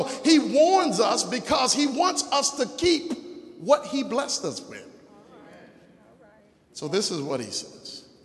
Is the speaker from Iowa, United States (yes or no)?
no; New York, United States; I mean, I'm from New York, so I don't cry.